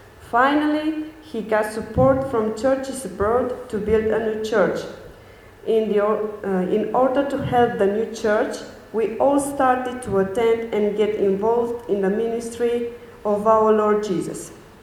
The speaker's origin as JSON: {"language": "English", "country": "Romania", "said": "I'm from Romania. I was born in a Christian family"}